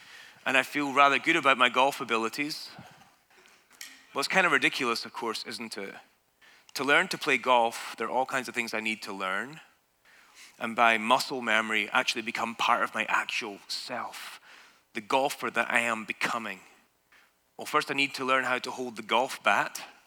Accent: Scotland, United Kingdom; because I'm Scotland, because I'm Scottish. And I lived so close to that epicenter of golfingness.

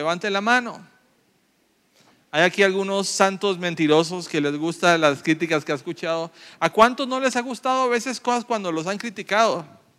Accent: Colombia; now in Ecuador; he tratado hasta de limar un poquito mi acento, pero todavía me siguen identificando como colombiano. Llego a mi tierra, llego a Colombia y me dicen que hablo como ecuatoriano.

